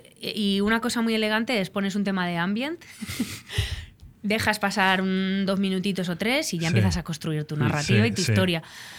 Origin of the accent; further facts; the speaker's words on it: Galicia, Spain; moved away as an adult; porque yo me fui de Galicia a estudiar sonido a Madrid